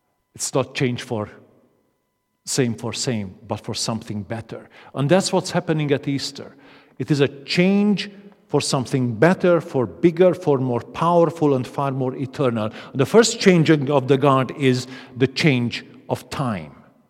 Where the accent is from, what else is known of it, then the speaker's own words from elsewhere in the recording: Transylvania, Romania; English is a second language; As you can hear from my accent, I'm not quite from Comley Bank originally, not even East Kilbride. If you wondered, just in case. I'm originally from Transylvania.